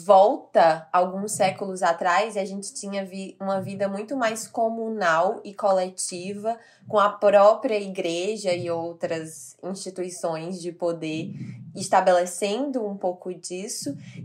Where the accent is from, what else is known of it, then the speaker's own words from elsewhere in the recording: Northeast Region, Brazil; moved away; porque é a minha terra e eu queria ir sozinha. Queria trabalhar, queria matar saudades. E tava na minha terra, no Nordeste, viajando e trabalhando.